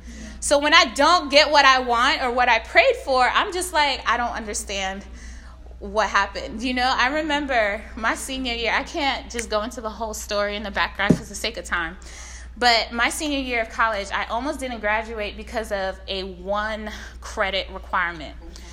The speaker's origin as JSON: {"language": "English", "country": "Haiti", "lives_now": "United States", "said": "He's worked two jobs since he came into America to support my siblings and I. We're immigrants. We're from Haiti."}